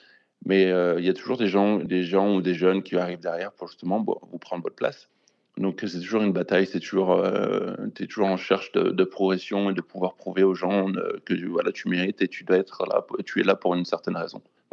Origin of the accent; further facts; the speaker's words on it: Saint-Étienne, Auvergne-Rhône-Alpes, France; now in Washington, United States; Je fais partie d'une famille qu'on vient des Antilles et puis de Saint-Étienne. Donc voilà, c'était vraiment... je venais d'une petite ville.